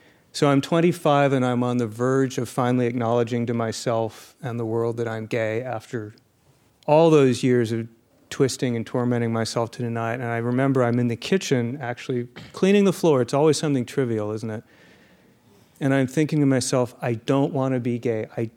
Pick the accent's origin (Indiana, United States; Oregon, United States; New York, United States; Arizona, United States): Arizona, United States; Phoenix; Phoenix, Arizona.